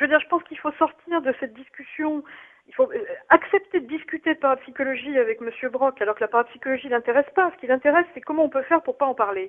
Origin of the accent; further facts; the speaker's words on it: Paris, Île-de-France, France; Écoutez, j'ai pas pu l'écouter parce que comme je suis parisienne